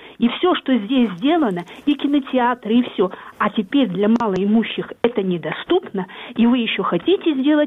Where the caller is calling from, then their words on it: Kyiv, Ukraine; Я із Києва.